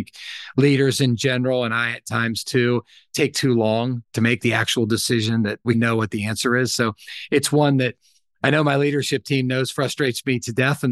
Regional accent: Florida, United States; I grew up on the Gulf Coast of Florida, so I used to love the saltwater fish, and now I live close to the mountains of North Carolina

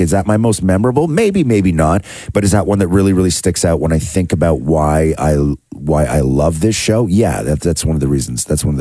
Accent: Acton, Ontario, Canada; And when we grew up in Acton, we had a lake called Fairy Lake.

